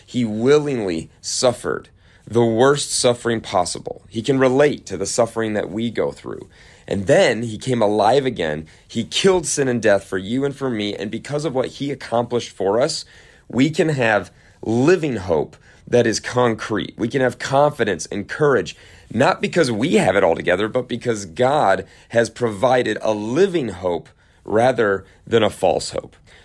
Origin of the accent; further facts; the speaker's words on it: Cleveland, Ohio, United States; So growing up in Cleveland, Ohio, basketball was super competitive